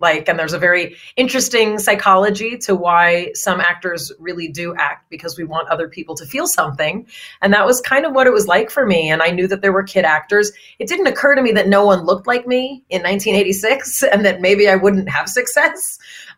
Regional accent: United States; first language Yiddish; English is a second language; For me, I was raised in a very colorful, you know, first generation American household. And my native language is Yiddish. That's the language of Eastern European Jews.

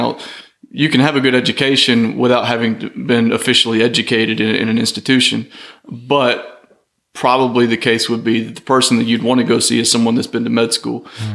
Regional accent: Mississippi, United States; also born or lived in Louisville / Birmingham; now in Millport, United States; That being said, I was really raised in a small town, but it's been a while. Small town Mississippi, but it's been a long time.

